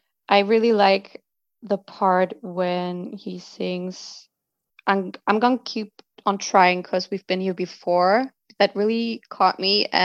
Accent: Germany; first language German; English is a second language; So for me, I'm from Germany.

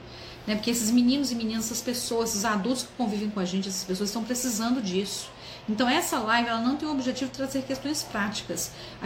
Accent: Pompeu, Minas Gerais, Brazil; Cada um, ou como dizendo minha terra, lá em Pompeu, cada um sabe onde o calo dói, né?

